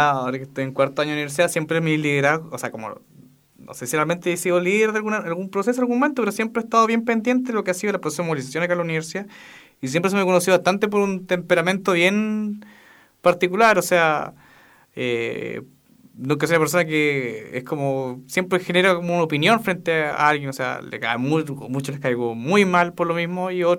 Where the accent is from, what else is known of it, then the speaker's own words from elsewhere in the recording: Osorno, Los Lagos, Chile; Bueno, yo soy de acá de Osorno, vivo en Ragüe Alto.